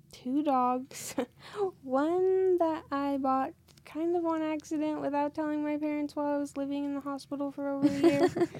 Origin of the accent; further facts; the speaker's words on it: Bountiful, Utah, United States; I'm 18 years old. I'm from Bountiful, Utah and I've lived here my whole life.